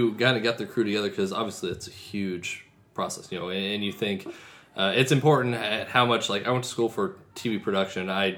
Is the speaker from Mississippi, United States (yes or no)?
no; St. Louis, Missouri, United States; Yeah, I've always had a really high, like, just proudness of being like, yeah, I'm from St. Louis.